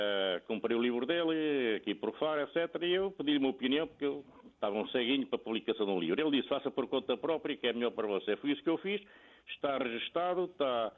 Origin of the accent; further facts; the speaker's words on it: Portugal; É que somos portugueses, não é?